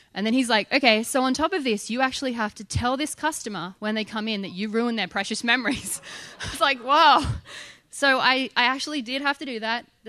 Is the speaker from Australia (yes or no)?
yes; Australia; now in San Francisco, United States; And I'm Australian. I live in San Francisco.